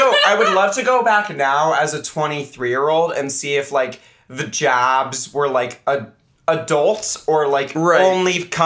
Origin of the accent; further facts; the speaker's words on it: Kirkland, Washington, United States; I grew up in Kirkland, and specifically in this neighborhood, Crestwoods.